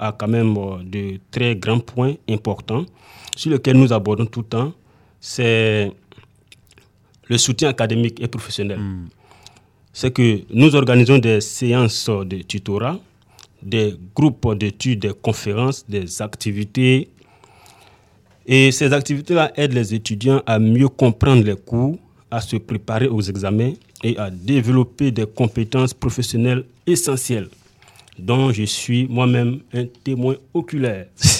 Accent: Côte d’Ivoire; now in France; nous venons de la Côte d'Ivoire

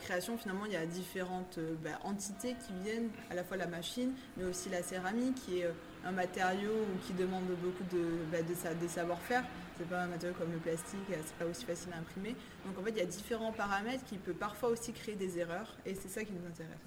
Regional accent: South, France; accent: southern French; Quand on vient de différentes, du sud de la France par exemple, et qu'on vient à Paris, on est moqué pour notre accent du sud.

